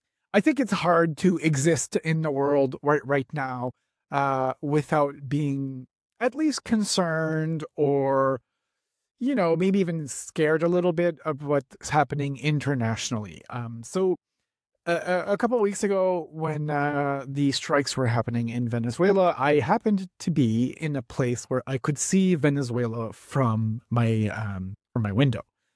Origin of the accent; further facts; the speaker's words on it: Canada; But like as a Canadian, it's a little scary.